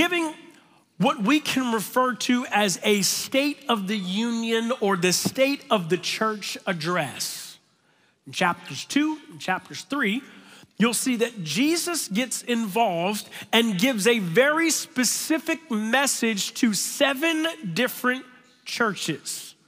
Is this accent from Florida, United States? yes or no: yes; Tampa, Florida, United States; Like, I'm from the Tampa Bay area.